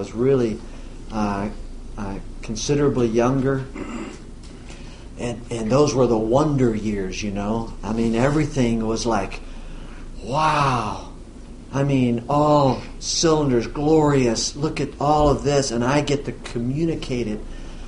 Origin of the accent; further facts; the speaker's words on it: Missouri, United States; now in Lee's Summit, United States; I come from Southwest Missouri into central and a little bit north of central into Lee's Summit.